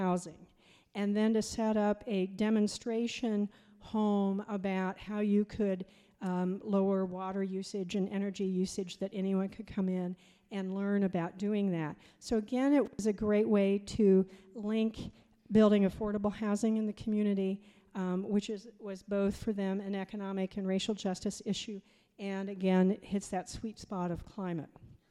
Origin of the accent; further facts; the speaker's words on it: Ohio, United States; And I'm from Ohio.